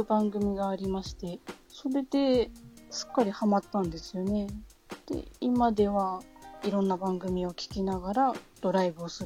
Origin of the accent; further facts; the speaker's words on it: Hokkaido, Japan; 生まれも育ちも北海道の